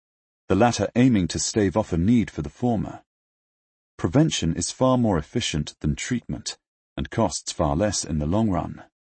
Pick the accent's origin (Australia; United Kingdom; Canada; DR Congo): United Kingdom; now in United States; colleagues, friends, and family in the United States and in my home country of the United Kingdom.